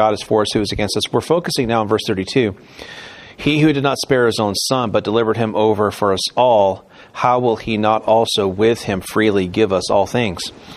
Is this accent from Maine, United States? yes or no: yes; Maine, United States; My vote, because I grew up in Maine. I loved water out of the hose. My home in Maine was 10 miles away from Poland Spring.